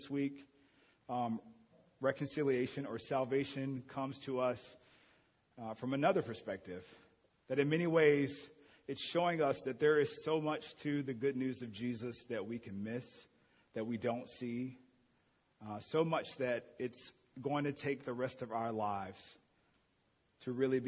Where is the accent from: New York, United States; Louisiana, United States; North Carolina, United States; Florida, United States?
Louisiana, United States; New Orleans; So I grew up in New Orleans. It's influenced by West African, Haitian, German, Italian, Vietnamese, French, Spanish, everything, Cajun.